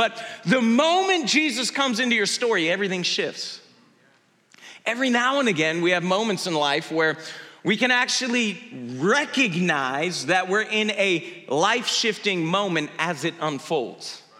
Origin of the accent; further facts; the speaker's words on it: Georgia, United States; I can remember being a 13-year-old boy growing up in Georgia